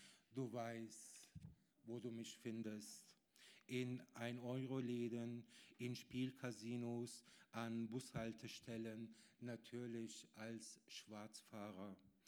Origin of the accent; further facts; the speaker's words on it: Germany; now in Austria; komme aus Deutschland, habe aber ein paar Worte an die Politik hier in Österreich.